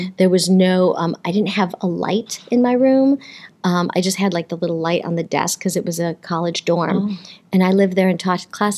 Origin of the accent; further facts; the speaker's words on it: Rochester, New York, United States; now in New York City, United States; I came from Rochester, New York.